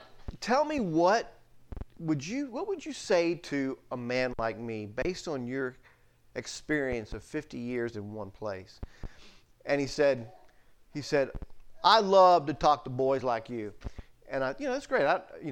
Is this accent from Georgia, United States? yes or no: yes; Atlanta, Georgia, United States; moved away as an adult; I grew up in Atlanta, spent the first 23 years of my life in Atlanta